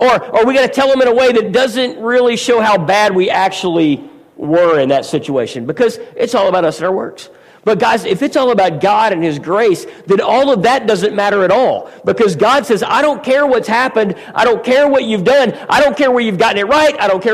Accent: Midwest, United States; I mean, as a Midwesterner, you're kind of a good person. That's kind of one of the massive hurdles that we have to overcome in the Midwest.

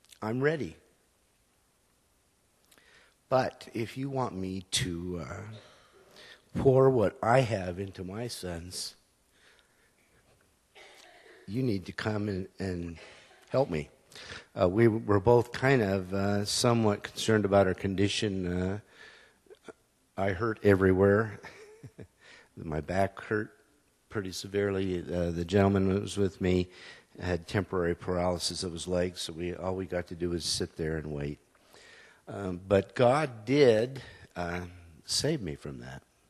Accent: Denver, Colorado, United States; born there; I was born in Denver, Colorado, towards the end of the baby boomer generation.

